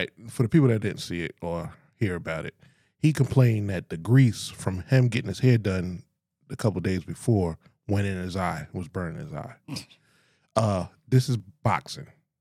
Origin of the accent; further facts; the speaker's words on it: New York City, New York, United States; Nah, you know, I grew up in Staten Island.